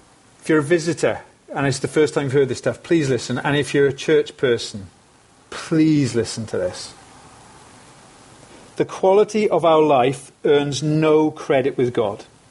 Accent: United Kingdom; We're British, aren't we? We hate queue jumpers.

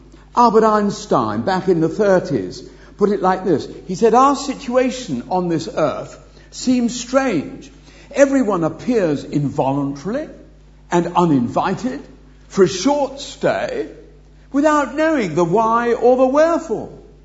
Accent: Wales, United Kingdom; because I am a Welshman, and to come back to the Principality is a great privilege to me.

